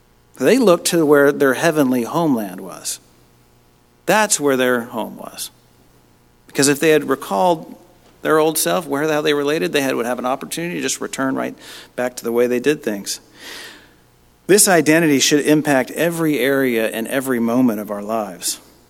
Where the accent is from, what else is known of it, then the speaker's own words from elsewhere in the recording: Texas, United States; And I really used to strongly identify as a Texan, even though I didn't wear boots.